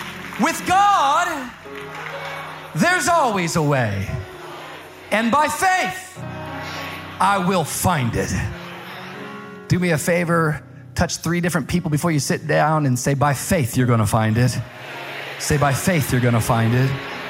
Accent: Tacoma, Washington, United States; now in Miami, United States; Now, I'm from Miami. Maybe you don't know about Miami time. But in 1998, I moved all the way from Tacoma, Washington to the city of Miami.

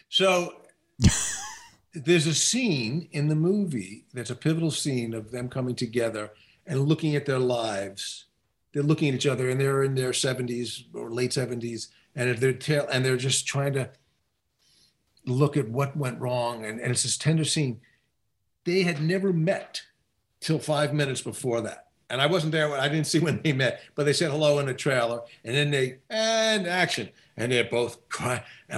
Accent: New York, United States; I'm my age and I'm a New Yorker guy

